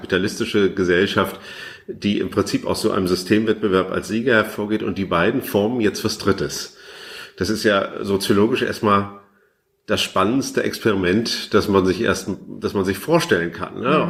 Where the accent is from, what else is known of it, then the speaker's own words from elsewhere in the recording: East Germany, Germany; als Ostdeutscher